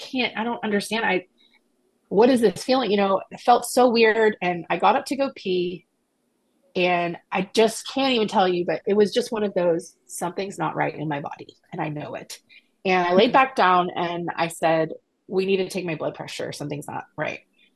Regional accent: Austin, Texas, United States; I'm born and raised in Austin. Okay. When I was a kid, Breckenridge was the county hospital.

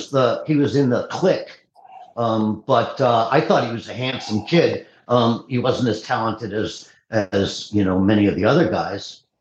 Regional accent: New York, United States; that I came from New York and I fought anybody, everybody.

